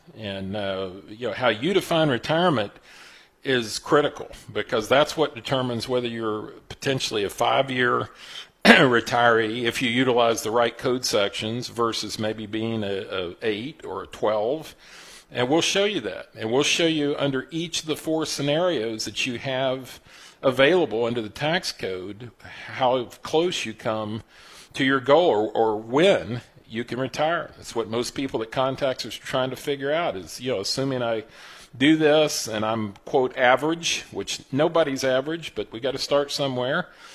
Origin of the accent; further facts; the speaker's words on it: Houston, Texas, United States; As Marvin Zindler used to say many Friday nights when I was growing up in Houston.